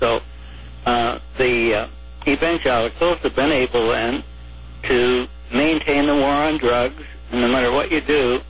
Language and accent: English; Arizona, United States; For instance, in Arizona, my home state, it's impossible